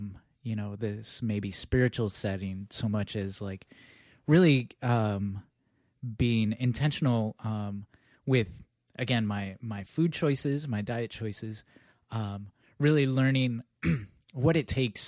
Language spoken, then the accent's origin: English; Michigan, United States; I grew up in Michigan.